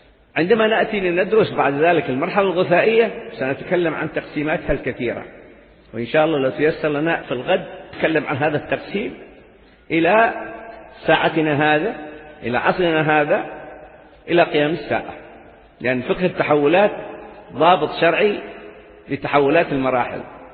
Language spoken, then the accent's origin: Arabic; Hadramawt, Yemen; أني صاحب من حضرموت وداعي ومعلم